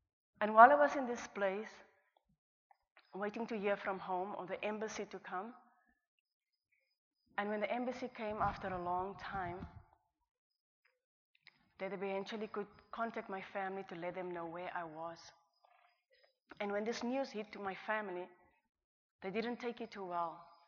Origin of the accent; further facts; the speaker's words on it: South Africa; She asked me, where are you from? I said, South Africa. She asked me, how old are you? I said, I'm 21.